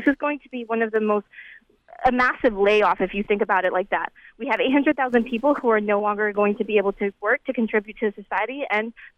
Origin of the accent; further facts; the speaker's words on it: New York, United States; So I come from New York, and when people think of New York, they think of New York City and its, you know, welcoming policies towards immigrants. But I grew up right outside of New York in Westchester County, which is, you know, a little more conservative.